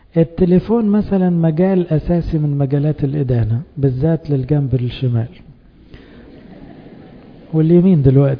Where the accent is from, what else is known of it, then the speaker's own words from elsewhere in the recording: Egypt; لأن احنا برضو كمصريين نحب الحكاوي